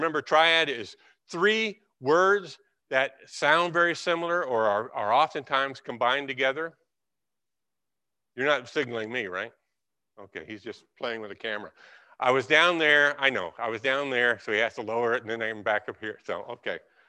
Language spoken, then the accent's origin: English; California, United States; I love that because I came from California. There's a Berean church in California.